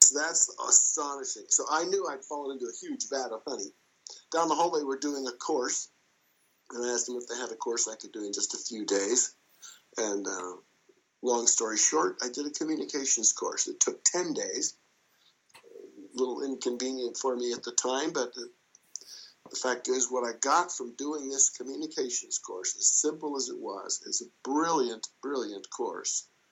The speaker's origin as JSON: {"language": "English", "town": "Los Alamos", "region": "New Mexico", "country": "United States", "tie": "born or raised there", "said": "I grew up in Los Alamos, New Mexico, home of the atomic bomb. And like all the other young men there, I grew up wanting to blow stuff up."}